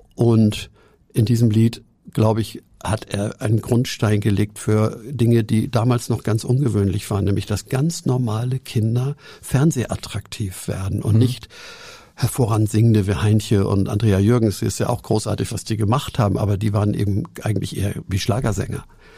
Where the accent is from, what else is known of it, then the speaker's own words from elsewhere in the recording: Hamburg, Germany; ich bin ja auch ein Hamburger.